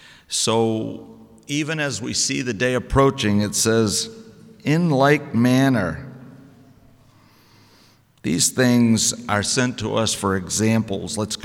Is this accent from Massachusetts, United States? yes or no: yes; Massachusetts, United States; I'm from Massachusetts. And there's a lot of millstones.